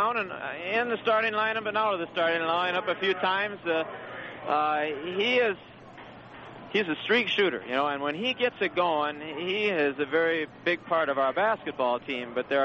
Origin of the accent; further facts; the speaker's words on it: Minnesota, United States; like I came from Minnesota, you know, and that's where you live your whole life.